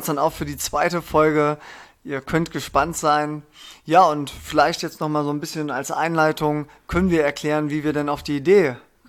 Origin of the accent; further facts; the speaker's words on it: Gummersbach, North Rhine-Westphalia, Germany; born there; now in Trier, Germany; Ja, ich bin da tatsächlich auch geboren. Nur eine Minute vor dir. Ja, und dann kam es auch schon hinterher. Ja, aber ich wohne jetzt mittlerweile in Trier.